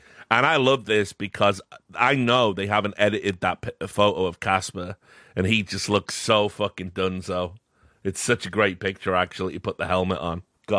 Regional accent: United Kingdom; You know, listen, I'm British.

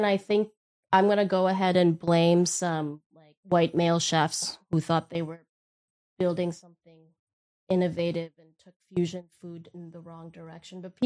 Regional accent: Wisconsin, United States; for me as a Korean American born and raised in Wisconsin

